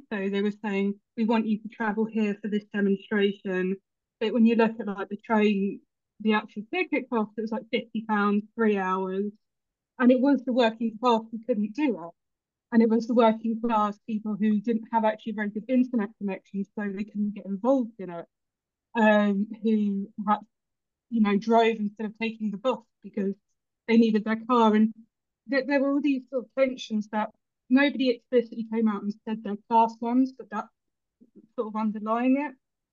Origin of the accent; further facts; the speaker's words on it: London, United Kingdom; I'm from Northwest London, we're a bit sweary.